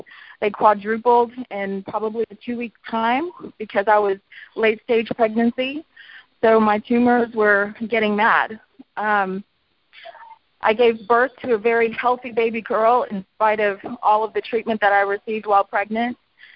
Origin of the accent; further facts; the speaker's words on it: Dallas, Texas, United States; I am from Dallas, Texas.